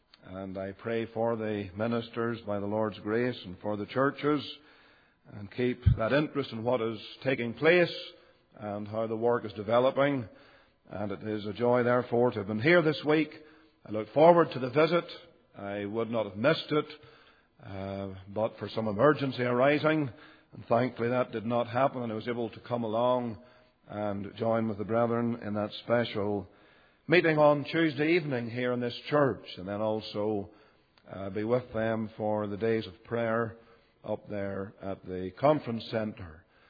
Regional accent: Ballymena, Northern Ireland, United Kingdom; moved away as an adult; also born or lived in Pennsylvania, United States; It will be 5 years in August since we left Pennsylvania to return to the work in Ballymena, my hometown and my home congregation.

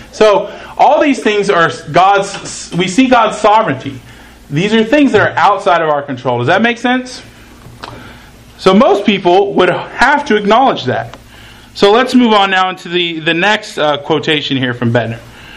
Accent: Texas, United States; born there; I was born in Texas.

